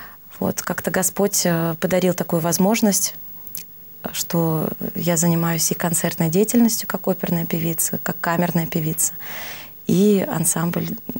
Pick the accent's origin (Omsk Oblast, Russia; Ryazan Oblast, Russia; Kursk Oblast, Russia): Ryazan Oblast, Russia; Вообще, я родом из Рязанской области.